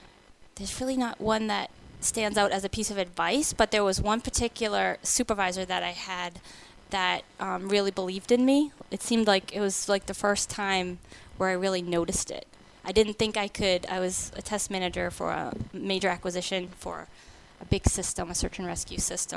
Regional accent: Massachusetts, United States; it was only 90 minutes from my house where I grew up in Massachusetts.

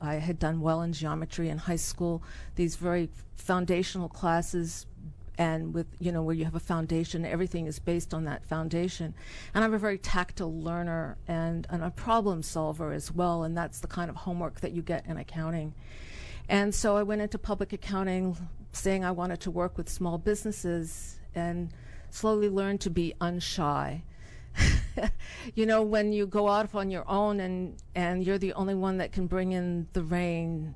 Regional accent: New Hampshire, United States; No, I'm not a Maryland person. I grew up in the White Mountains of New Hampshire.

